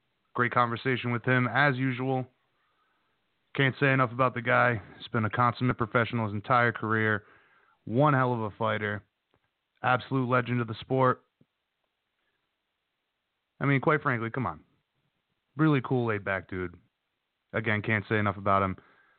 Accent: Hawaii, United States; as a Hawaiian, I know that everybody, you know, from the Hawaiian nation, they all appreciate a guy rising to the top like that.

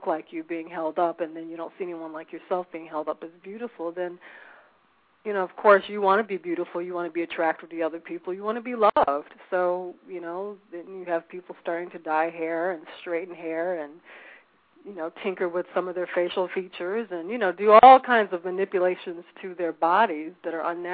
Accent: United States; I can speak on my own experience growing up in America.

